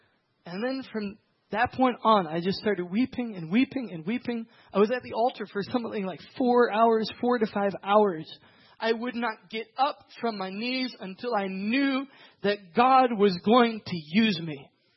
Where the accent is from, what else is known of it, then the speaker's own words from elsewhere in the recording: Tanzania; I grew up in Tanzania